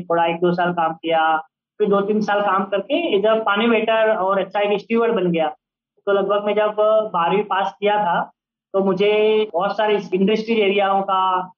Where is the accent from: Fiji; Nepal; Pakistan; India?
Nepal; तो मेरा जो होम टाउन है वो नेपाल है और वहाँ पे अभी भी मतलब 2021 में भी लाइट नहीं है, इलेक्ट्रिसिटी नहीं है, अच्छे रोड नहीं है